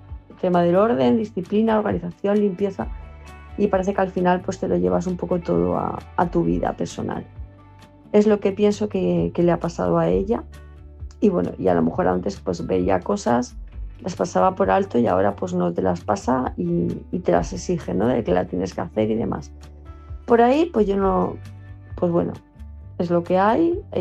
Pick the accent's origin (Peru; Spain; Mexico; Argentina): Spain; Palma de Mallorca, Balearic Islands; de Palma de Mallorca